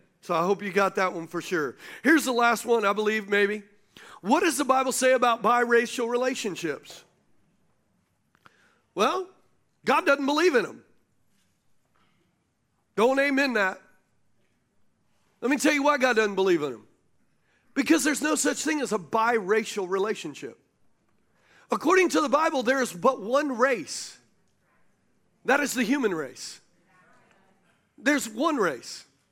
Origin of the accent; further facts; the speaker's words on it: the South, United States; I come from the South. Need I say more? There is a culture out there that totally disagrees with everything I just said.